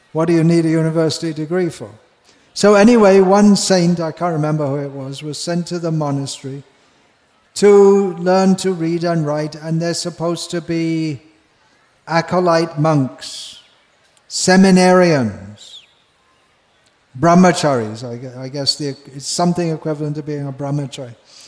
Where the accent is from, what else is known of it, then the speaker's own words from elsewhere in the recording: England, United Kingdom; growing up in England in those days, we didn't even hear, we didn't even know about the concept of reincarnation at all.